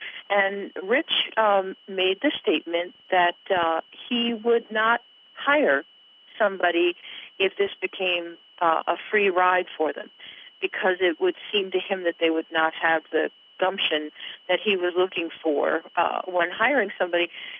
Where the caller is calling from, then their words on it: Rotterdam, South Holland, Netherlands; I'm calling from Rotterdam.